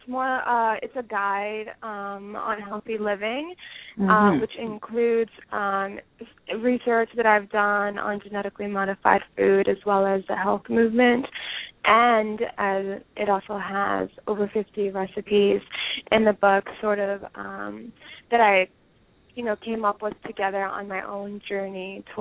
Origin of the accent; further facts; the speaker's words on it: Newark, New Jersey, United States; I'm from Newark, New Jersey, and, you know, we're one of the largest food deserts in the country.